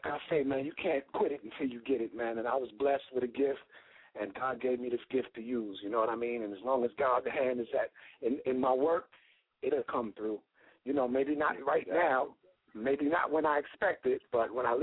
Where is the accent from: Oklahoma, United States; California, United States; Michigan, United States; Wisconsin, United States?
Oklahoma, United States; Lawton; But growing up in Lawton, it was a beautiful thing.